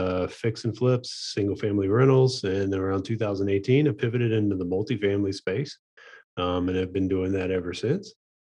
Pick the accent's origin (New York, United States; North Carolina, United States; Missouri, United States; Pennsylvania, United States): North Carolina, United States; Charlotte; So who am I? … I own Harvest Properties Group. I'm out of the Charlotte, North Carolina area.